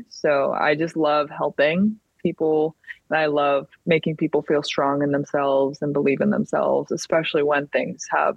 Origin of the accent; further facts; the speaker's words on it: California, United States; I grew up in Sonoma County, which is just one of the most beautiful counties.